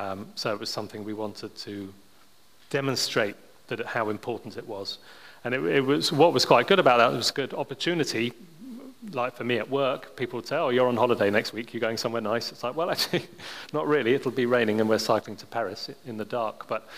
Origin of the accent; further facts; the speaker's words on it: Royston, East of England, United Kingdom; also born or lived in Lebanon / Greece; We lived in Lebanon and Greece, and then the end of my junior school, I was back in England, and I grew up in Royston in Hertfordshire.